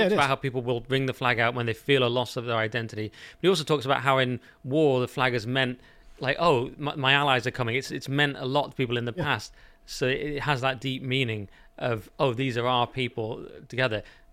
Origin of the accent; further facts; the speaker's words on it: England, United Kingdom; when I grew up, well, we used to just have both flags and they were fine. We thought of ourselves as English.